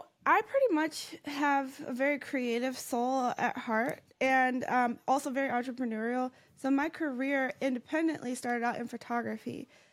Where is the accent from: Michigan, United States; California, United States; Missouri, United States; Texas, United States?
Michigan, United States; growing up in Michigan and not understanding tech at all.